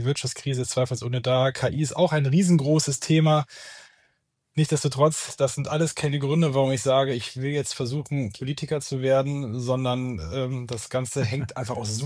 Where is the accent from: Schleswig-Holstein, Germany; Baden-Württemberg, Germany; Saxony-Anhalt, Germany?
Schleswig-Holstein, Germany